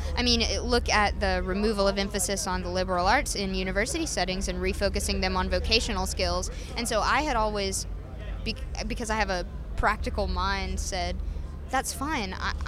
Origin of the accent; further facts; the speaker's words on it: Southern United States, United States; a lot of people will focus on the fact that I grew up in the South, that I am a Christian